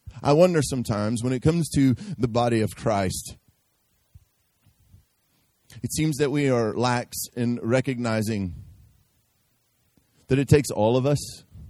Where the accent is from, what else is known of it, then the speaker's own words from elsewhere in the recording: Memphis, Tennessee, United States; I'm from Memphis, all right?